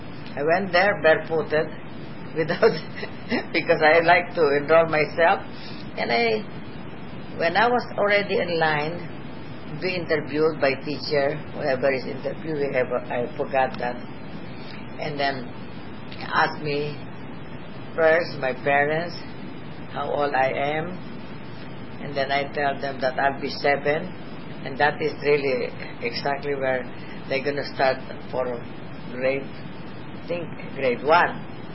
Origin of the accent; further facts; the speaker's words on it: Manila, Metro Manila, Philippines; born there; Referring to where I was born in Malate, 407 Malate, Manila, close. This in Vermont Street, close to the Dakota Street in Manila, where I was born.